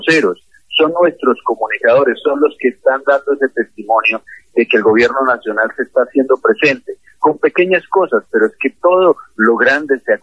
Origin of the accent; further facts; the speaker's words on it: Colombia; una de las cosas que nosotros tenemos que aprender como colombianos es a empezar a valorarlo poquito.